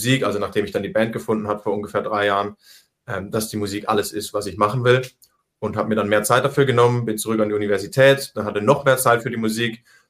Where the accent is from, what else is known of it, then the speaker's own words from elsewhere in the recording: Weil am Rhein, Baden-Württemberg, Germany; ich bin aufgewachsen ganz in der Nähe von Basel. Und zwar in Weil am Rhein.